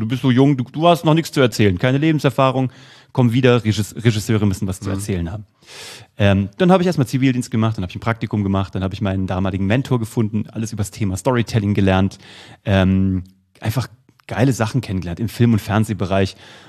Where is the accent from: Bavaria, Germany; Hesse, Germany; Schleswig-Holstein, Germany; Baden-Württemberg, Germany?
Hesse, Germany; Kassel; ich komme aus Kassel und habe früh mit der Zauberei begonnen.